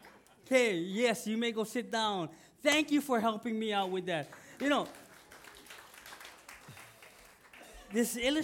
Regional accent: Hawaii, United States; I'm from Hawaii, and I shared aloha.

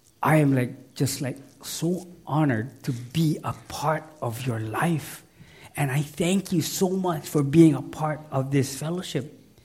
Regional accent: Hawaii, United States; You know, when you go to the conference, where are you from? Oh, Hawaii.

